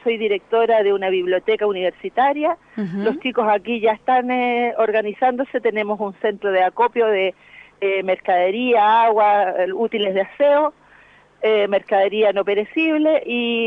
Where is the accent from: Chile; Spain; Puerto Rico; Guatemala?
Chile; Valparaíso; Somos porteños, somos playanchinos